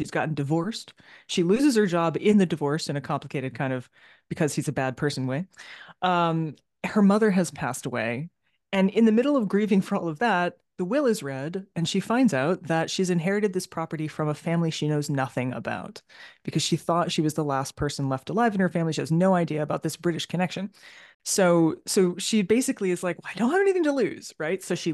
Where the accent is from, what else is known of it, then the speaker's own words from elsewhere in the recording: United States; I myself spent a lot of time as an American living in Britain.